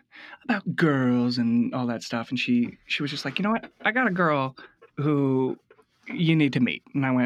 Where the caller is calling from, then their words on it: Newton, Massachusetts, United States; So we are coming at you live from Newton, Massachusetts.